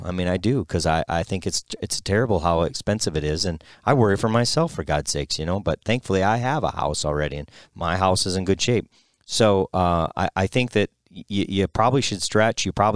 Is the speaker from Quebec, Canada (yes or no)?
no; Greenwald, British Columbia, Canada; from Greenwald in BC.